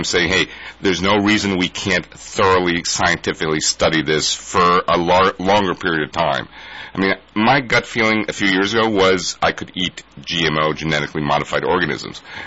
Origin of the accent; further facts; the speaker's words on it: Midwest, United States; I don't know if it has to do with how I grew up in the Midwest, but whatever.